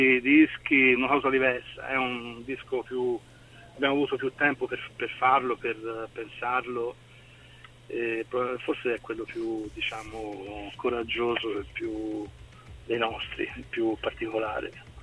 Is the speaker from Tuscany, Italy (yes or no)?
yes; Florence, Tuscany, Italy; A Firenze, siamo a Firenze, siamo di Firenze, ma non ci vogliono.